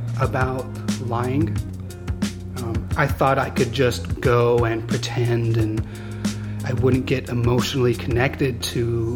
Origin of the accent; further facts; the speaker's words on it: Sacramento, California, United States; I'm a writer from Sacramento.